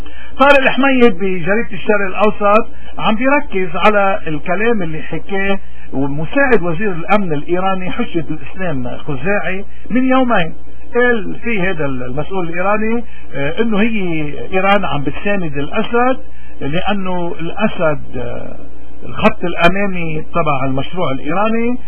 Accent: Lebanon; نحن مش لبنانيين، لوين تركينا؟

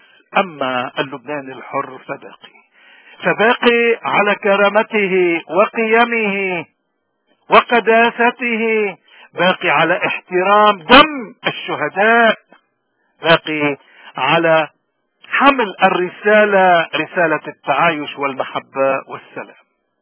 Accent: Lebanon; الذين يجربون إيماننا كلبنانيين أحرار وسياديين في الوطن وبلاد الانتشار.

